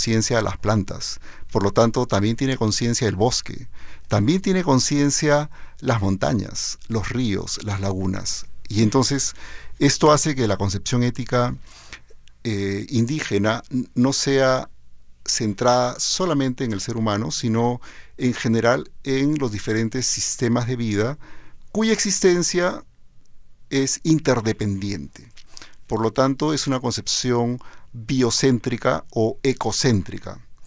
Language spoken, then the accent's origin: Spanish; Peru; Como peruano, tengo además raíces andinas y raíces amazónicas en mi propia familia.